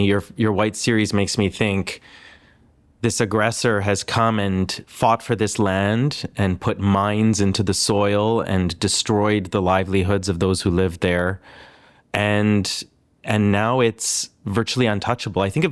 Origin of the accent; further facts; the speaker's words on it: Canada; it's clear in my own upbringing that being Ukrainian Canadian is to be touched by war.